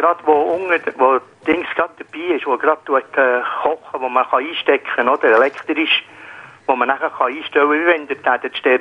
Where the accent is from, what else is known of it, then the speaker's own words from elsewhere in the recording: Grenchen, Solothurn, Switzerland; now in Selzach, Switzerland; Ich bin in Grenchen aufgewachsen und wohne jetzt zwei Dörfer weiter gegen Solothurn in Selzach.